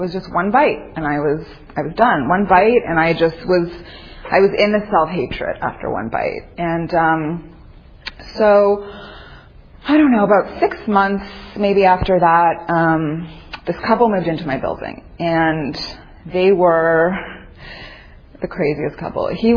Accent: Toronto, Ontario, Canada; now in Los Angeles, United States; I'm from the East Coast, and from Toronto, actually, and I moved out here 2002.

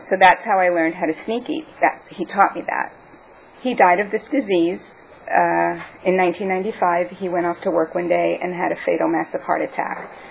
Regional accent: New York, United States; So, anyway, I grew up back in the East Coast, New York. My dad was a kosher butcher. I was brought up in a Jewish middle-class conservative household

